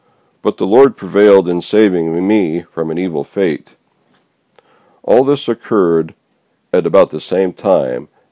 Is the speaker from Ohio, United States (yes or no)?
no; Kirkland, Washington, United States; also born or lived in Portland, Oregon; I was born in Portland, Oregon, and spent the first 4 years of my life there. But my dad got real sick with hepatitis to the point where my parents had to sell their house and business and move up to Kirkland, Washington, to live with my mom's mother and grandmother.